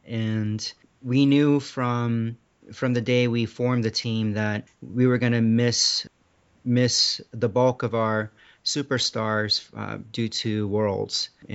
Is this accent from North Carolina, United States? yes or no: no; Atlanta, Georgia, United States; It wasn't until I went back to Atlanta, my hometown, for medical school